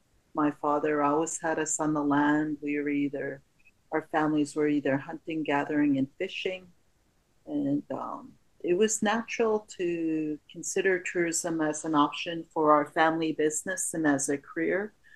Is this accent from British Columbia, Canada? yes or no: yes; British Columbia, Canada; I'm born and raised on the Sunshine Coast, and I'm a member of the Seashock tribe